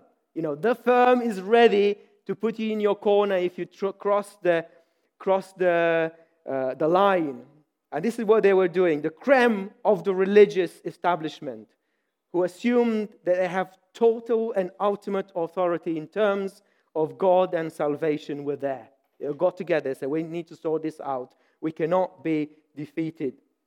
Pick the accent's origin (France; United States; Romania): Romania; It just reminded me of a time back in Romania. For those of you who do not know, I'm from Romania.